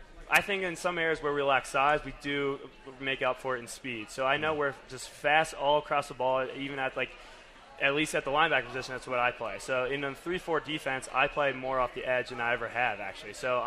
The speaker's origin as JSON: {"language": "English", "town": "Charlotte", "region": "North Carolina", "country": "United States", "said": "I'm from Charlotte, North Carolina. So Christian's a hometown guy for me."}